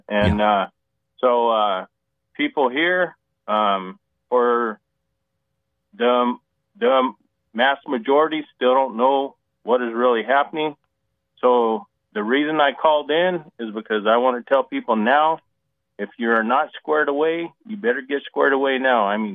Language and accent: English; Arizona, United States; moved away as an adult; So I used to live in Arizona. Matter of fact, I grew up in Arizona, and I left Arizona because I seen what was coming. And I moved to Arkansas